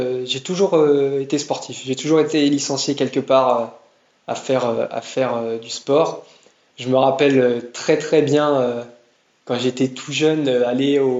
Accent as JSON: {"language": "French", "town": "Tours", "region": "Centre-Val de Loire", "country": "France", "tie": "born or raised there", "said": "parce que moi je suis originaire de Tours"}